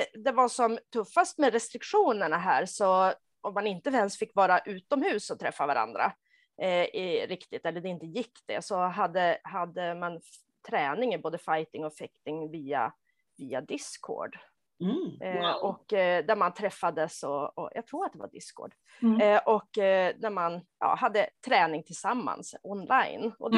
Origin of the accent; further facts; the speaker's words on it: Umeå, Västerbotten County, Sweden; jag pluggade i Umeå där jag är född och uppvuxen, jag läste arkeologi